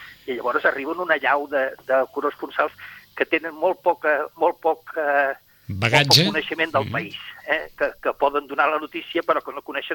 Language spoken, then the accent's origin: Catalan; Madrid, Community of Madrid, Spain; nosaltres vam créixer a Madrid amb ell, però allà estàvem vivint naturalment sota la dictadura de Franco.